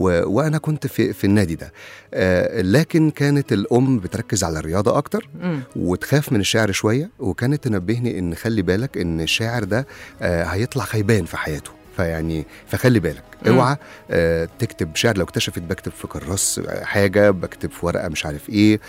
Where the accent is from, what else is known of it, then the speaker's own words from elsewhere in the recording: Sharqia Governorate, Egypt; born there; لأن كان أنا من مواليد الشرقية.